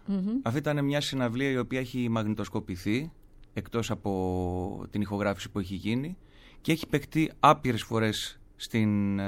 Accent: Aliveri, Central Greece, Greece; είμαι από το Αλιβέρι Ευβοίας, από επαρχία.

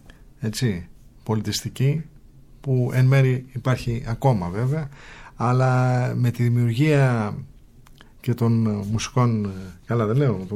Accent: Athens, Attica, Greece; επειδή μεγαλώσαμε στην Αθήνα

